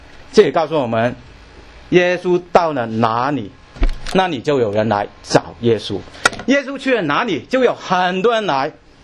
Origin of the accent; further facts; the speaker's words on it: China; 我相信我们中国人可能不会见状，是吧？